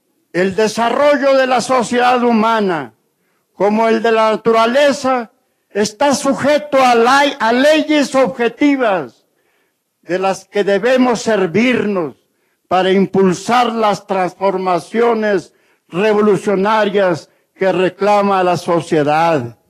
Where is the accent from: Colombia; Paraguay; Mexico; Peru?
Mexico; El desarrollo de las autonomías zapatistas es un camino probado que podemos emprender los mexicanos en el campo y las ciudades